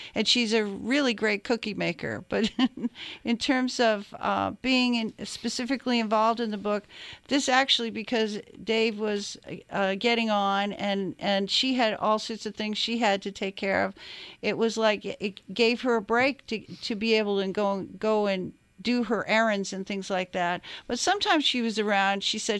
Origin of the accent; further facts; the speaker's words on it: Marblehead, Massachusetts, United States; and actually I grew up in Marblehead, so in Marblehead, Mass.